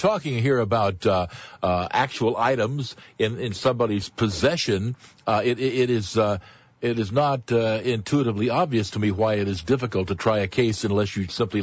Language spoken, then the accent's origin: English; Lebanon, Missouri, United States; I can cite an example of what I'm talking about in my hometown. of Lebanon, Missouri.